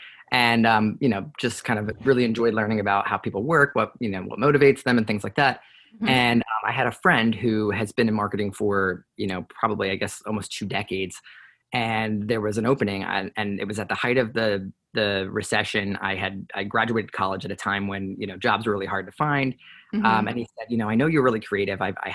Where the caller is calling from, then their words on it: Maryland, United States; I am actually located in Maryland on the East Coast, US.